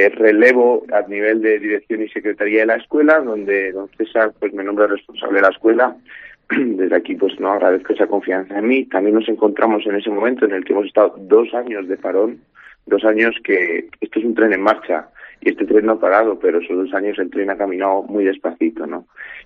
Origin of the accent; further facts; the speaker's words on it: Segovia, Castile and León, Spain; Tenemos una ventaja que es que somos de Segovia. Y uh-huh. Segovia es una ciudad, en ese sentido, muy buena para esto.